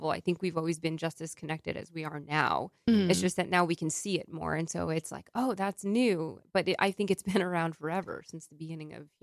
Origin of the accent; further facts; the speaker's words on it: New York, United States; it's like any tropical place you go to as a New Yorker, it takes you a good 4 or 5 days to meet their pace